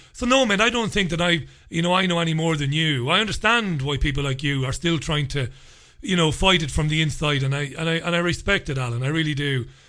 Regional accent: Waterford, Munster, Ireland; I could talk about parts of Waterford City, where I come from. You know, I grew up in Ballybeg, a working class housing estate.

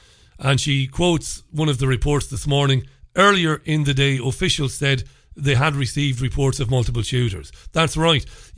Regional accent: Ballybeg, Munster, Ireland; I grew up in Ireland, you know. I grew up in a place called Ballybeg in Waterford in Ireland. We were on the edge of the countryside. We were a couple of miles away from Waterford city centre, maybe 3, and we were on the edge of the countryside.

